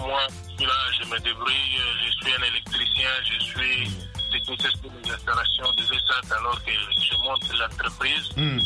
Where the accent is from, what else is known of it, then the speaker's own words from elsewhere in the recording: DR Congo; chez nous en RDC